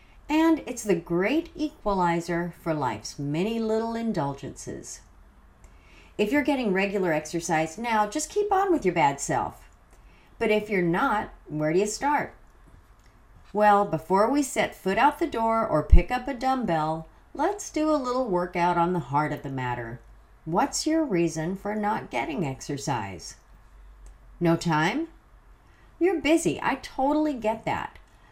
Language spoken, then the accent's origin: English; the South, United States; I grew up in the South where you didn't exercise unless you run a sports team and you didn't run unless something was chasing you.